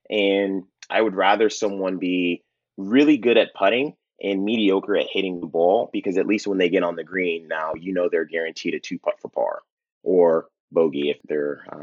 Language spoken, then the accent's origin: English; Seattle, Washington, United States; And I'm from the Seattle area, so I have to show love to Chambers Bay.